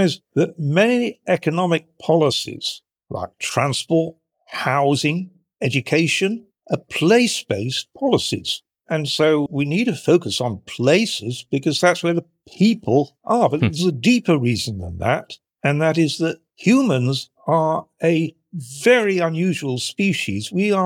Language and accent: English; Sheffield, Yorkshire and the Humber, United Kingdom; I grew up in Sheffield, and both of those are places that in Britain have drastically fallen behind and really feel it as a community.